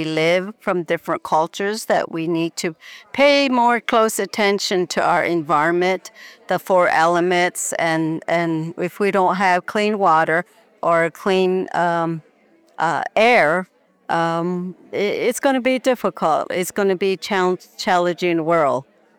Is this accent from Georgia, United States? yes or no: no; Canyon de Chelly, Arizona, United States; the girl with a brown horse. And I'm from Canyon de Chelly.